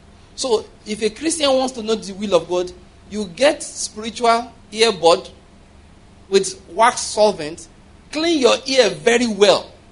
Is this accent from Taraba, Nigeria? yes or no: no; Enugu State, Nigeria; I'm from Enugu State.